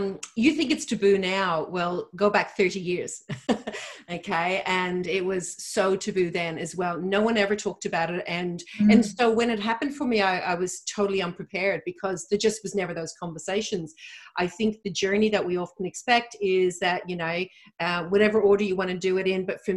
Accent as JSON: {"language": "English", "town": "Dublin", "region": "Leinster", "country": "Ireland", "tie": "born or raised there", "accent": "mixed", "moved": "as an adult", "lives_now": "Australia", "said": "So I was originally born and bred in Dublin, Ireland. My accent is very mixed up though."}